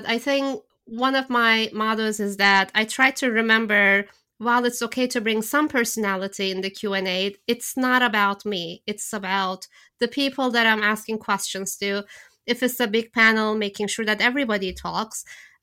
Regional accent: Turkey; moved away as an adult; now in United States; I was living in Istanbul. I'm from Turkey. I'm Turkish, and I didn't actually move to the States until I was 22 to go to grad school. And then years passed. I'm 46 now.

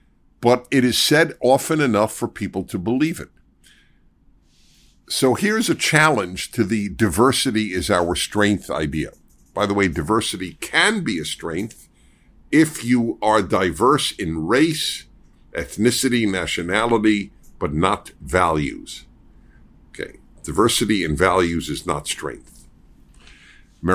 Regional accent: United States; That doesn't mean I'm a religious Jew. I haven't given up my Judaism, but I'm an American.

